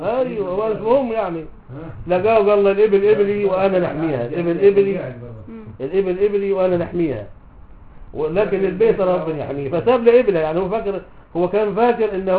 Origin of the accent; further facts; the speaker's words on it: Libya; now in Egypt; ليه احنا جينا من ليبيا من الغرب هم يقولوا علينا مغاربه